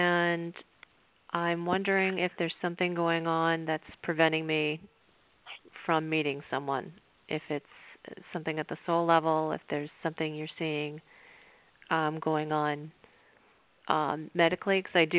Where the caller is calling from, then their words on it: Palm Beach, Florida, United States; I'm calling from Palm Beach.